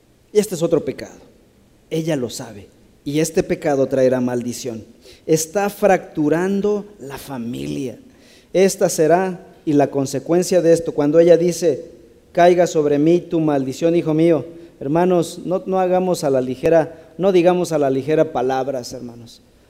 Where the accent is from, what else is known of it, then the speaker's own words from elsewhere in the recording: Mexico; No digamos, ay, ahí que es, al ahí se va, como buen mexicano, ¿no? Ya nos ganamos la etiqueta de al ahí se va.